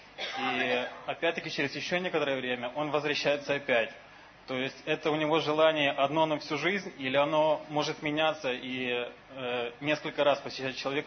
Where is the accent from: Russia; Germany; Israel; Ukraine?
Ukraine; Kyiv; Я прилетел с Украины, с города Киева.